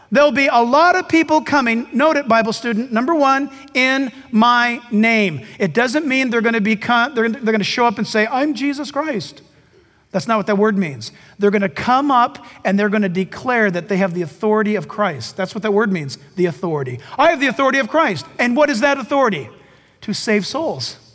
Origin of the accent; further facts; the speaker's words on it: California, United States; Now, as a Californian, I should do that anyway.